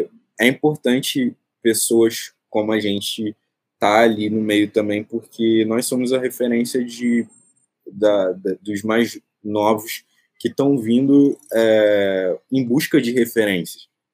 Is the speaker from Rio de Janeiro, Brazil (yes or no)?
yes; Rio de Janeiro, Brazil; Então, eu nasci no Morro do Urubu, que fica na zona norte do Rio de Janeiro. E depois eu passei a maior parte da minha infância ali entre o Complexo e o Engenho da Rainha. Até pouco tempo eu morava no Engenho da Rainha ainda com meus pais.